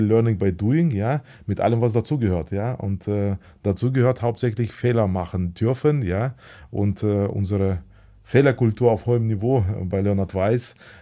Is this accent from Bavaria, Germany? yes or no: no; Baden-Württemberg, Germany; ich bin im Badischen auch aufgewachsen